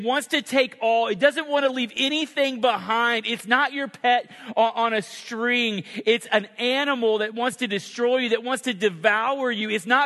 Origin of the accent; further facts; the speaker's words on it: Oklahoma, United States; I grew up in Oklahoma, and I grew up, we have tornadoes too